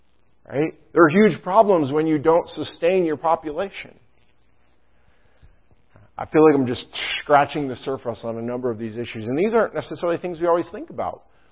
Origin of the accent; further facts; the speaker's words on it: Canada; now in United States; I'm from Canada. My parents are from Canada. We haven't been able to go back there without major hardships getting back there and back.